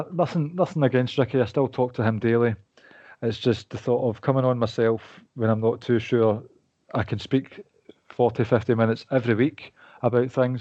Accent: Scotland, United Kingdom; And it's funny that we're from Scotland, but we've got a bizarre amount of people that listen from America and Canada

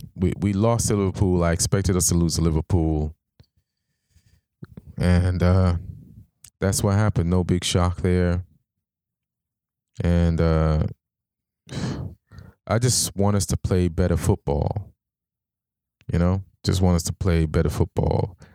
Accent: Jamaica; I'm black. I grew up in Jamaica

